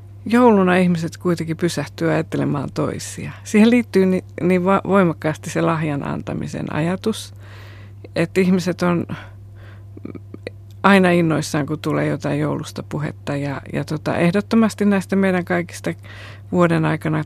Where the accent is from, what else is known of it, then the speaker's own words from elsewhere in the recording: Jakobstad, Ostrobothnia, Finland; also born or lived in Helsinki; now in Hämeenlinna, Finland; 4,5 vuotta täällä. Eli sitä ennen asuin 32 vuotta Helsingissä. Ja mä olen lähtöisin Pietarsaaresta Pohjanmaalta.